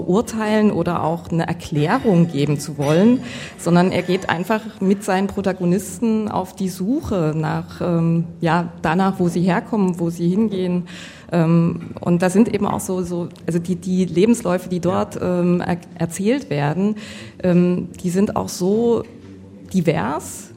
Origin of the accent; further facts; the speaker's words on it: Dresden, Saxony, Germany; also born or lived in Stuttgart; Ich komme aus Dresden.